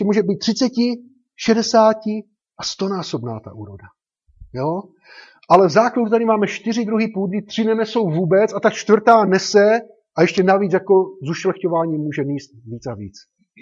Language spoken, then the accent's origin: Czech; Droždín, Olomouc Region, Czechia; já jsem třeba z Droždína, jo, a tam jsou takový políčka směrem ke kopečku.